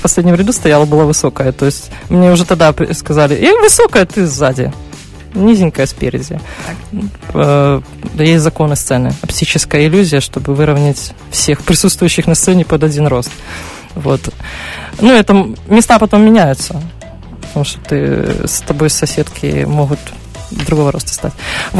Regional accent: Svetlogorsk, Gomel Region, Belarus; born there; Я не из Гомеля, то есть я в Светлогорске родилась

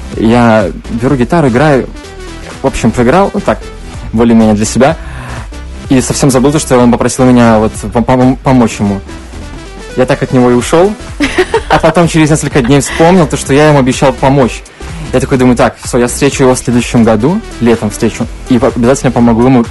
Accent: Belarus; я из Беларуси вообще.

